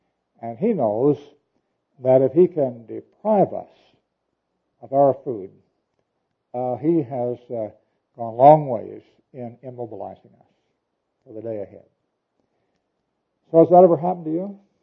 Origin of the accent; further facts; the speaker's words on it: Missouri, United States; My grandfather, I came from Missouri, right across the border from where most of you came from.